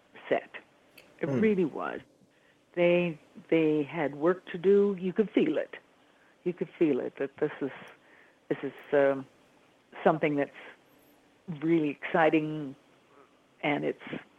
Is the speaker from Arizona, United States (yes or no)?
yes; Phoenix, Arizona, United States; when I was growing up in Phoenix, Arizona